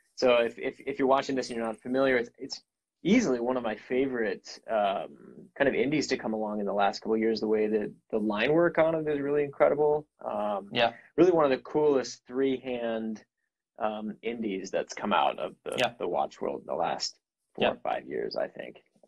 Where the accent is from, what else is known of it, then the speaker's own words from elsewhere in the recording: Midwest, United States; now in Marin County, United States; I live here in the San Francisco Bay Area, in Marin County. So I've been living out here for about 10 years. I'm from the Midwest originally.